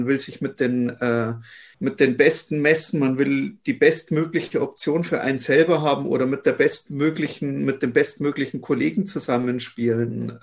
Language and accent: German; Munich, Bavaria, Germany; born there; dass man als gebürtiger Münchner dann doch ganz gern auch mal für München spielen darf